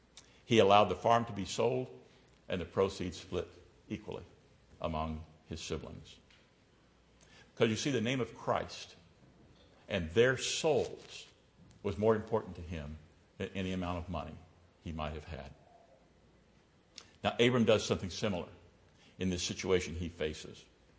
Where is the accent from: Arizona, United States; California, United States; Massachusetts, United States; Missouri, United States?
Missouri, United States; But growing up in Missouri, I've seen something similar to that. Living in southwest Missouri, even when we had drought, there was usually enough pasture.